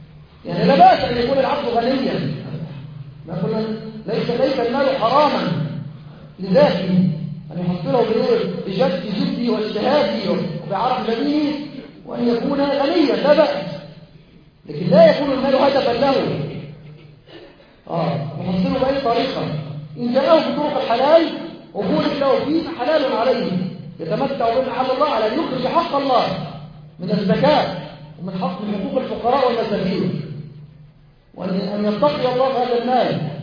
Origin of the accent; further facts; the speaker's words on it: Egypt; وأن لا يجعل للكفار سبيلا علينا في بلدنا مصر أبدا.